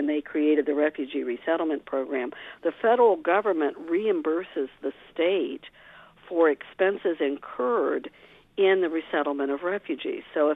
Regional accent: Ohio, United States; let's say my home state where I grew up in Ohio as a child

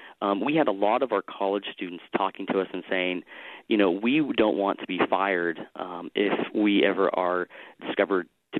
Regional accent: Minnesota, United States; now in Iowa, United States; why would I stay in Iowa when, for example, I could go to my home state of Minnesota

